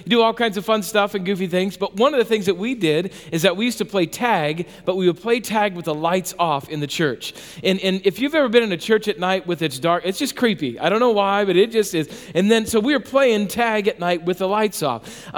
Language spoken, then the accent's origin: English; South Dakota, United States; When I was younger and growing up in South Dakota, again, I went to this small church called First Christian Church.